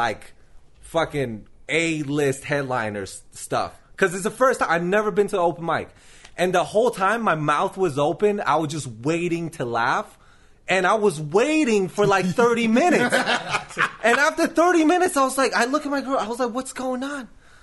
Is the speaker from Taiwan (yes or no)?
yes; Taiwan; English is a second language; now in United States; I'm from Taiwan.